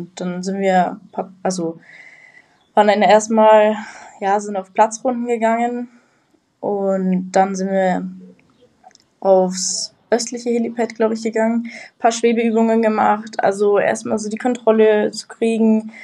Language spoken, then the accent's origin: German; Garmisch, Bavaria, Germany; Ich komme aus Garmisch sogar. Aus Garmisch. Also direkt an den Alpen, ja.